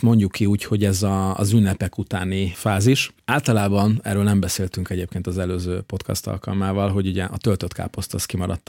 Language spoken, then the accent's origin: Hungarian; Budapest, Hungary; tehát én egy ilyen törzsgyökeres 11. kerületi budai gyerek vagyok. Én ott nőttem föl.